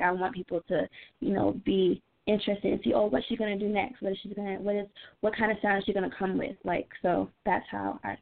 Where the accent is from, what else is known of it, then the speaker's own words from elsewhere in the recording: Atlanta, Georgia, United States; because I'm not just a girl from Atlanta. I'm Latin, I'm West Indian, and I want to be able to put that in my music as well.